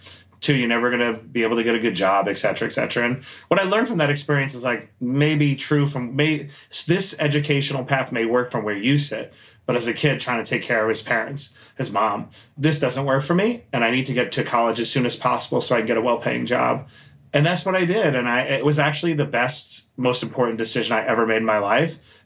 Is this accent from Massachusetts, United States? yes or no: no; Queens, New York, United States; I grew up in Queens, New York. Shout out to Queens.